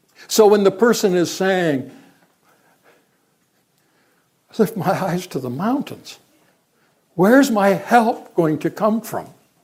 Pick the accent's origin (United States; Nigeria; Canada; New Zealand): Canada; Vancouver, British Columbia; I grew up in Vancouver in Canada, and I think it is one of the most beautiful cities in the world.